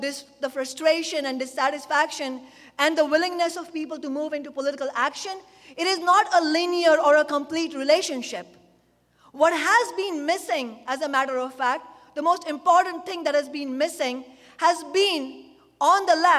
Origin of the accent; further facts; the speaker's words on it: India; now in United States; as an immigrant in the United States. You know, particularly an immigrant from a poor country. I'm from India.